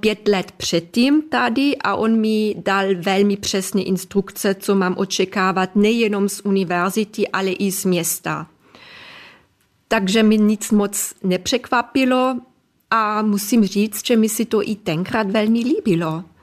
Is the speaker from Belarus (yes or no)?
no; Trentino-Alto Adige, Italy; Czech is a second language; Já jsem vždycky jako dítě v Jižním Tyrolsku se dívala samozřejmě na ORF.